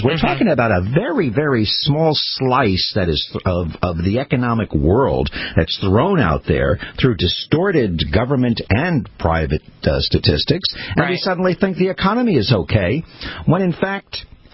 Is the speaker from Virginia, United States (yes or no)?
no; New York City, New York, United States; Well, first of all, I am indeed a New Yorker